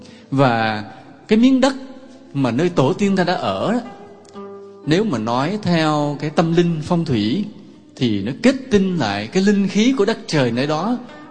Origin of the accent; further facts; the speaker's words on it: Southern Vietnam, Vietnam; như chúng tôi là sinh trưởng trong miền Nam, thì sống theo cái phong tục tập quán sinh hoạt của người miền Nam